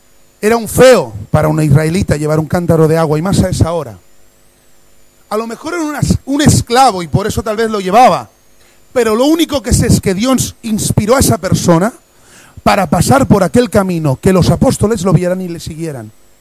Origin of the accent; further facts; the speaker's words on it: Catalonia, Spain; porque yo soy catalán, mi mujer es catalana, pero el niño parece de Aragón.